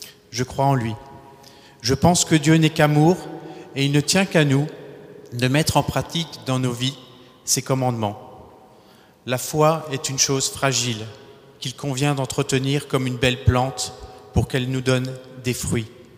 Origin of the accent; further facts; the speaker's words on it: Grand Est, France; puisque je suis né en Alsace